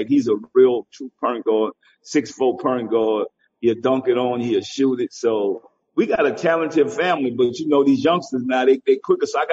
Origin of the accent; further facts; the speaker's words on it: the South, United States; You know, I'm from the South.